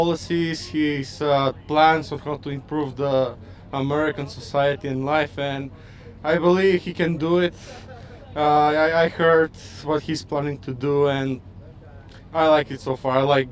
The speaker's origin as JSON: {"language": "English", "country": "North Macedonia", "lives_now": "United States", "said": "I'm from Macedonia."}